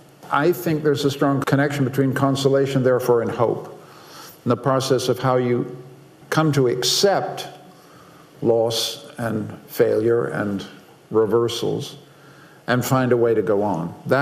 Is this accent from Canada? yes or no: yes; Canada; in a little hillside in Quebec, I'm Canadian